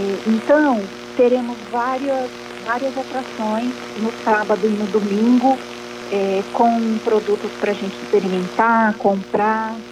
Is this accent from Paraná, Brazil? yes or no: yes; Maringá, Paraná, Brazil; now in Londrina, Brazil; Eu estou há muito tempo em Londrina, mas eu não sou da cidade de Londrina, sou da cidade de Maringá.